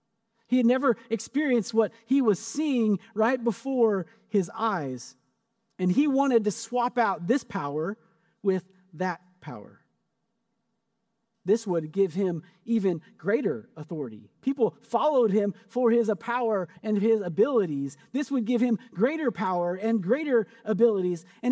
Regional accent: Kearney, Missouri, United States; Some of my earliest memories of church are in my hometown, Kearney, Missouri, the hometown of Jesse James.

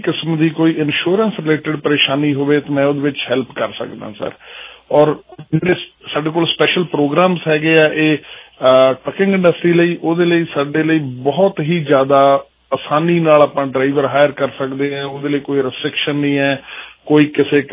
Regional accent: Guna Chaur, Punjab, India; sir ਮੈਂ ਆਮ villager ਪੇਂਡੂ ਹਾਂ ਜੀ ਮੈਂ ਮੇਰਾ ਪਿੰਡ ਹੈਗਾ ਬੰਗਾ ਸ਼ਹਿਰ ਛੋਟਾ ਜਿਹਾ ਉਹਦੇ ਕੋਲ ਗੁਣਾ ਚੌਰ ਹੈ ਜੀ

